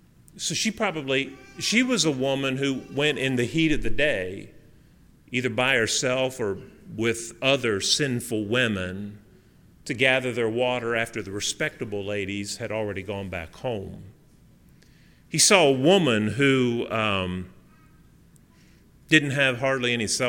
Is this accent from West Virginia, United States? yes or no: yes; West Virginia, United States; my grandma and granddad, we grew up in West Virginia. I grew up in West Virginia.